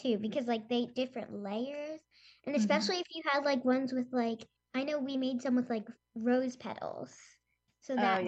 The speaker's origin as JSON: {"language": "English", "town": "Long Island", "region": "New York", "country": "United States", "said": "I'm from Long Island."}